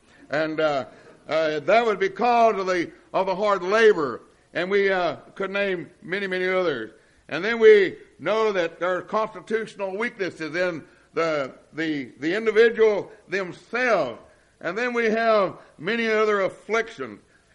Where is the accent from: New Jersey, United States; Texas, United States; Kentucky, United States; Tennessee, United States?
Kentucky, United States; I remember growing up in Floyd County, Kentucky, and there was a neighbor named Mr. Fitzmosley.